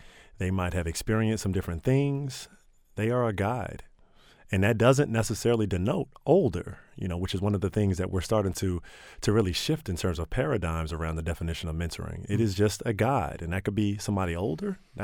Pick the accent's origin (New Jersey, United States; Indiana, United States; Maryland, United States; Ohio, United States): Maryland, United States; I guess one of my favorite stories to tell is I grew up in Prince George's County.